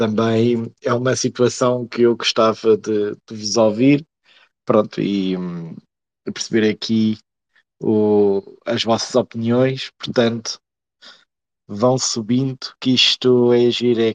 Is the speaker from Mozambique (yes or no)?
no; Portugal; Nós, enquanto portugueses